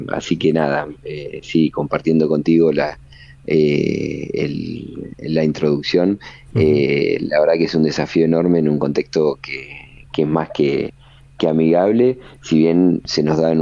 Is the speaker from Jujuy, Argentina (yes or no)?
no; Azul, Buenos Aires Province, Argentina; Yo soy de Azul, de la provincia de Buenos Aires